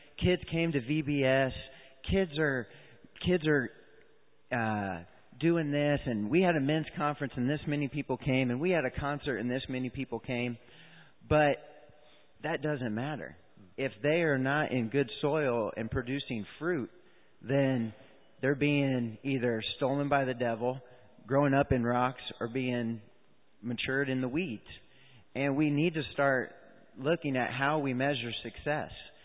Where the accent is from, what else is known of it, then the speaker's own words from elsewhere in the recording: Kokomo, Indiana, United States; that we received when we grew up in Kokomo